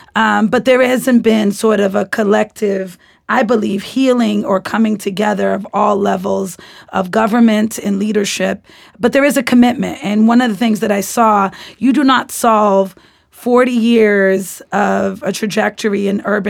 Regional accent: Boston, Massachusetts, United States; when I was growing up in Roxbury on Dudley Street in the 80s and 90s

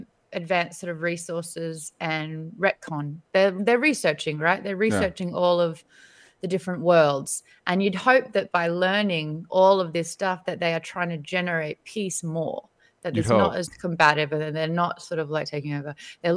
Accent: Australia; as an Australian

